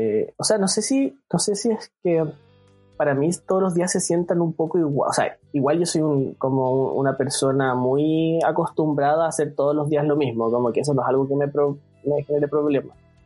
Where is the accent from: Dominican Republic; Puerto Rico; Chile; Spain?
Chile; Punta Arenas, Magallanes; now in Santiago, Chile; cuando era chico, estaba, bueno, yo soy de Punta Arenas, entonces como que igual uno vivía encerrado porque afuera hacía frío